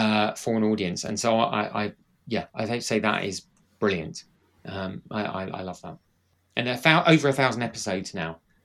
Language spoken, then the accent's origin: English; United Kingdom; Because I'm British